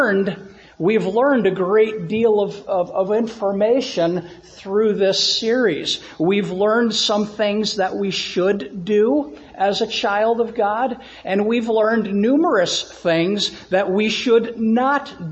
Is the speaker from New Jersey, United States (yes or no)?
no; Utah, United States; also born or lived in Long Island, New York; The property that my parents bought when we moved from Long Island, New York to southern Utah, many years ago now, had a peach orchard on it. And a year or two after we moved there, I would have been probably 9 or 10 years old